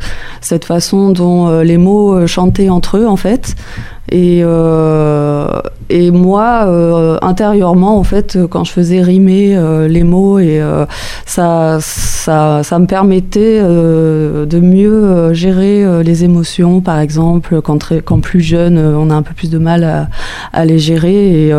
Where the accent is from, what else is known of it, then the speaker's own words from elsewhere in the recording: Saint-Junien, Nouvelle-Aquitaine, France; Je suis née à Saint-Junien, j'ai grandi à Saint-Junien, j'ai fait mes études sur Limoges. En lettres puis en communication, et voilà, aujourd'hui j'ai 31 ans et j'habite à Saint-Brice-sur-Vienne.